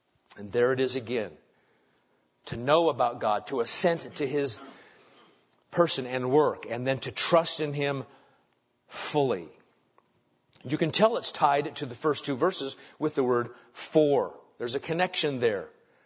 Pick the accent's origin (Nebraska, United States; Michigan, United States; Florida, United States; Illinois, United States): Nebraska, United States; Now, for me, I grew up in Nebraska.